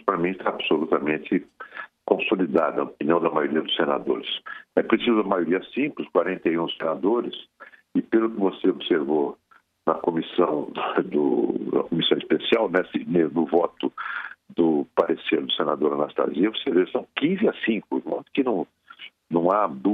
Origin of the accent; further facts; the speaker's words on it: São José do Rio Preto, São Paulo, Brazil; Aqui em São José do Rio Preto, que é minha terra natal.